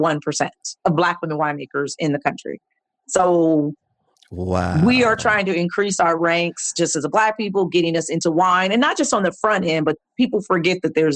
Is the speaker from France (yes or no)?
no; Germany; my dad is retired military. So I grew up in Germany.